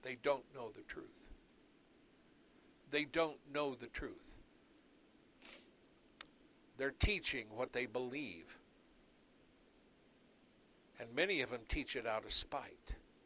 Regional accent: United States; Now, I'm an American, been that way all my life. My family goes way back.

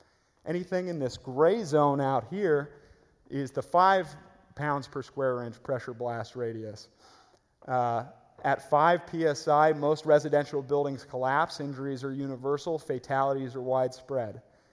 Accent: San Clemente, California, United States; my hometown of San Clemente

